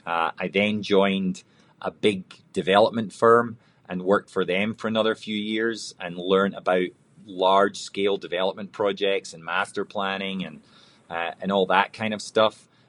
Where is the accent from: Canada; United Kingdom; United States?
United Kingdom; Scotland; Well, I was born and raised in Scotland